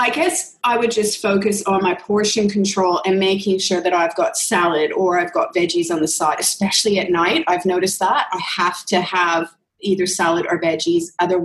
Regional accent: Canada; now in Australia; but I'm originally Canadian

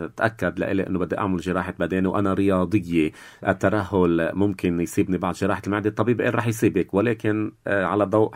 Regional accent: Lebanon; دائما كلبنانيين ننبعث مجددا إلى الأحسن

